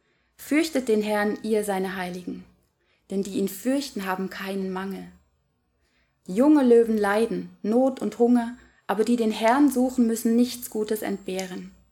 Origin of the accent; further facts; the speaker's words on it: Thuringia, Germany; Ich bin also in Deutschland aufgewachsen.